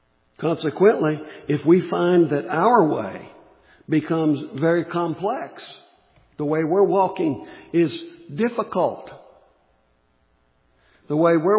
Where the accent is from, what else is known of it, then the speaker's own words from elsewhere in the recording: West Virginia, United States; And I come from West Virginia, so I've seen this done.